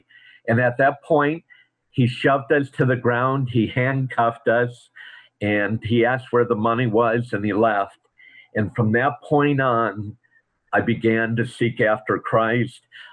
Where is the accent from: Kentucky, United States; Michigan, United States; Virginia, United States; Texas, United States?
Michigan, United States; also born or lived in California; now in Arizona, United States; I was born and raised in Michigan, and the Lord then brought me out to California, and then I've been out here in Arizona for many years.